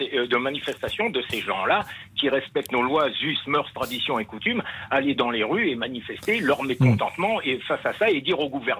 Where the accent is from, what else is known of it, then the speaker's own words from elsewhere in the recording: Bondy, Île-de-France, France; Je connais bien le 9-3, je suis d'origine du 9-3, moi. Je suis de Bondy, d'origine. Je connais très bien cette ville.